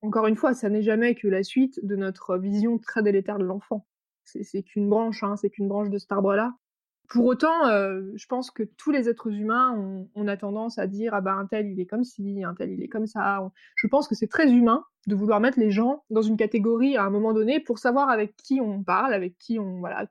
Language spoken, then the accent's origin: French; France; also born or lived in Sweden; Et pourtant, je suis française, hein. Mais je suis devenue adulte en Suède.